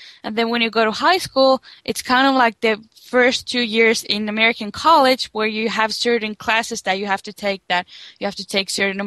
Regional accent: Helsinki, Uusimaa, Finland; English is a second language; I'm from Helsinki, which is a big city in Finland

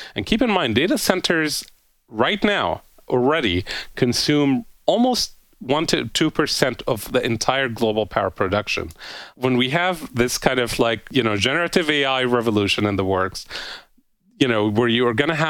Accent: Maryland, United States; which is a utility company here in my home state of Maryland

